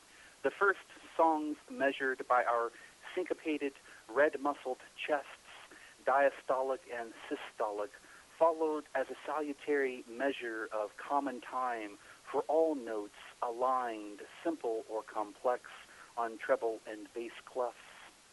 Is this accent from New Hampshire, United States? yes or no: no; Kentucky, United States; Maybe I'm really technologically, backward. I'm from Kentucky.